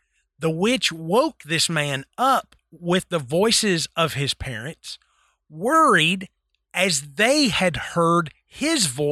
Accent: Tennessee, United States; You know, and if you've studied, and I have, because I grew up in Tennessee.

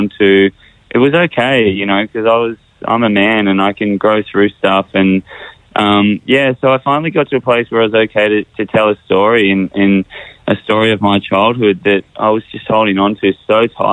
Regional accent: Queensland, Australia; used to live in Cairns, so Cairns is quite close to me, and my little sister lived there, and, I'm a Queenslander too

